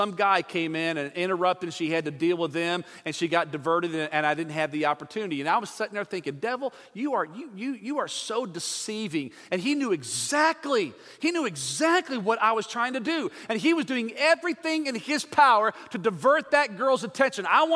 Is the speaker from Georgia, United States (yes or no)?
yes; Georgia, United States; And I told her I'm from Georgia, and I was a pastor.